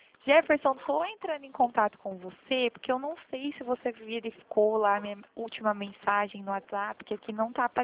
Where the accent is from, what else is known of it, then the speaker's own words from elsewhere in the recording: Limeira, São Paulo, Brazil; eu sou aqui da cidade de Limeira